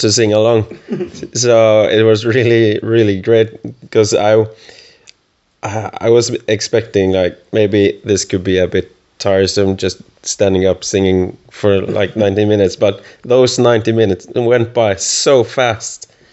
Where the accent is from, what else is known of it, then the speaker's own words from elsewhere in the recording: Norway; English is a second language; from Norway.